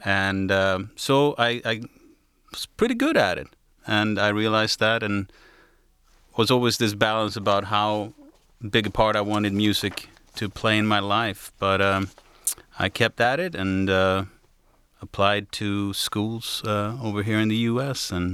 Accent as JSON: {"language": "English", "country": "Sweden", "tie": "born or raised there", "said": "In Sweden, at that time and still to this day, you have to pick an instrument."}